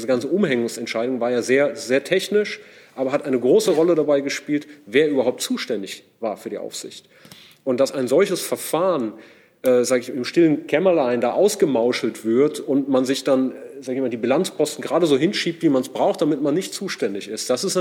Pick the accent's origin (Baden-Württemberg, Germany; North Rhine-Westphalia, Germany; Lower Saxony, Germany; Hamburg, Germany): Hamburg, Germany; der ehemalige Bürgermeister aus meiner Heimatstadt, Ole von Beust